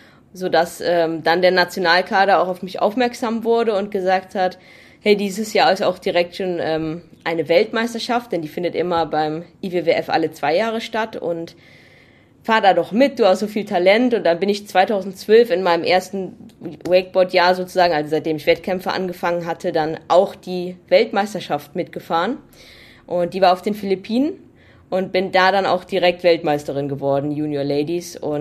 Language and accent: German; Hürth, North Rhine-Westphalia, Germany; in der Nähe von meinem Heimatort Hürth